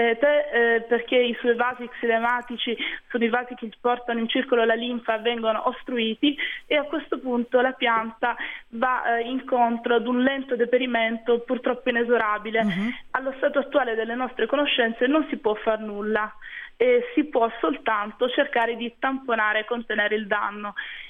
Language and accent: Italian; Apulia, Italy; come giornalista e come salentina